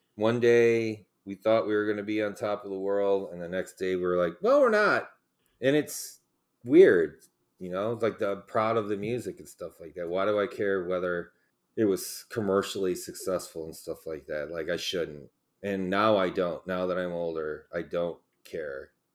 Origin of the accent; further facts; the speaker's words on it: Cleveland, Ohio, United States; We played so I'm from Cleveland. We played something called the Cuyahoga Music Festival.